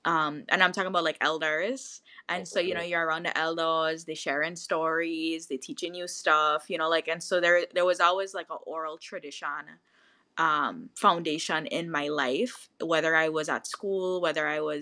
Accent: St. Thomas, U.S. Virgin Islands; I feel like a lot of Virgin Islanders like had a hand in who I am today

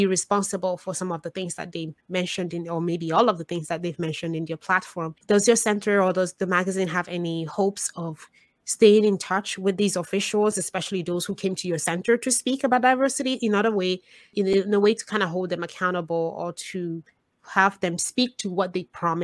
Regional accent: Nigeria; because I'm a woman, I'm a Nigerian woman.

